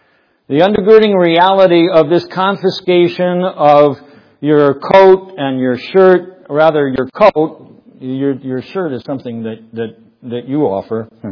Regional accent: United States; That's why I think I'd be tempted to talk about being an American pastor, you know.

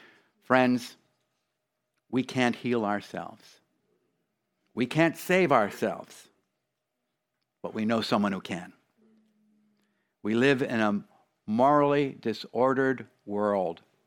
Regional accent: England, United Kingdom; now in United States; when I came from England to the United States

